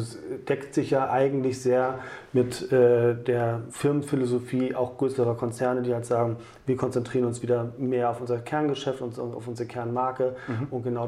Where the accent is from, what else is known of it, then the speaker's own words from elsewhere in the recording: Lübeck, Schleswig-Holstein, Germany; Ja, ich bin gebürtiger Lübecker, 1977 geboren.